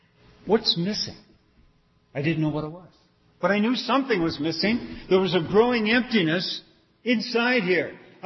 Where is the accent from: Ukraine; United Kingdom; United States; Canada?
Canada; born there; This was in Canada. I'm a Canadian by birth.